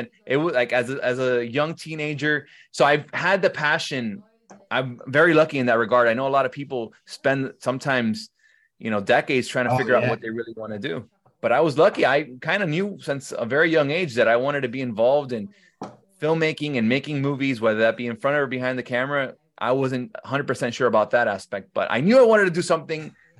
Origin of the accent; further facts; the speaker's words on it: Miami, Florida, United States; I'm from Miami, of course. And so we're Spanish down here. I'm Colombian Cuban.